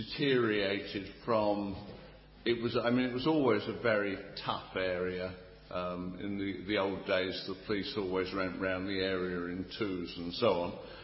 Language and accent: English; Romford, London, United Kingdom; born there; now in Middlesbrough, United Kingdom; I was born in Romford in Essex.